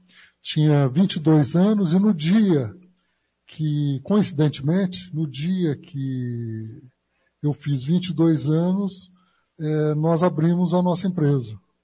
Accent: Maringá, Paraná, Brazil; born there; Bom, eu nasci em Maringá. Meu pai chegou aqui na década de 50.

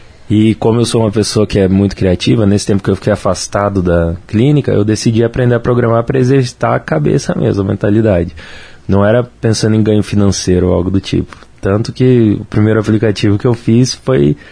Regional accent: Campo Mourão, Paraná, Brazil; Eu sou de Campo Mourão, né? Campo Mourão, para quem não sabe, é uma cidade pequena, tem 80 mil habitantes.

